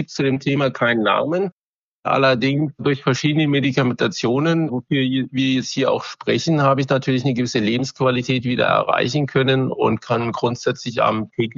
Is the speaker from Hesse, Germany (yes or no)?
no; Rhineland-Palatinate, Germany; ich komme aus der Südpfalz, ich bin 58 Jahre alt